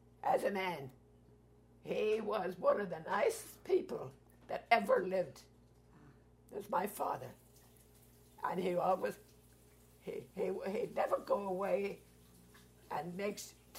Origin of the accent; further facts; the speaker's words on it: Ireland; And I grew up there. Uh-huh. As a child or as a baby, I was born in Ireland, right there, uh-huh. in the country.